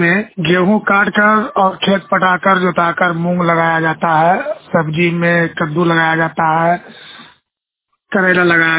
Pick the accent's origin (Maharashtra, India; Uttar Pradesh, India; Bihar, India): Bihar, India; Bara Khajama; मैं बारा खजामा के रहने वाला हूँ, जिला नालंदा पड़ता है, थाना मूसरा